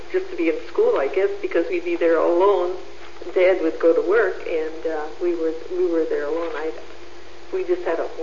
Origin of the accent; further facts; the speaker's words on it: Detroit, Michigan, United States; born there; I was born in Detroit.